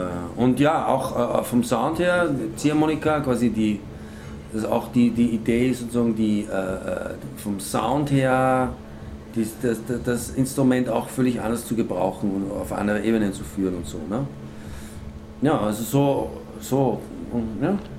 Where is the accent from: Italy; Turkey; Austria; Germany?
Austria; Linz, Upper Austria; wir kommen aus Oberösterreich, Linz, so, Umfeld. Das ist so zwischen Wien und Salzburg, ne?